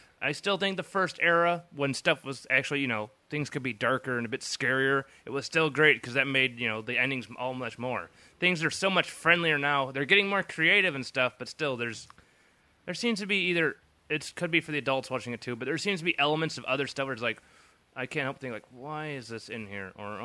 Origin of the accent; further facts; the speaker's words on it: Australia; born there; And I was born in Australia. I'm upside down.